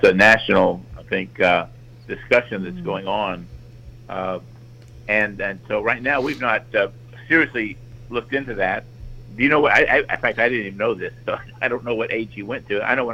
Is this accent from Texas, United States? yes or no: yes; Dallas, Texas, United States; And, of course, I come from Dallas that has a huge fundraiser every year